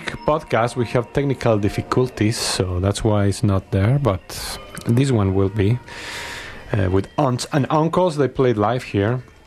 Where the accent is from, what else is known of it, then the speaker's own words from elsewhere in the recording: Mexico City, Mexico; listening there in Mexico City to Marta, a colega in DF, in my hometown.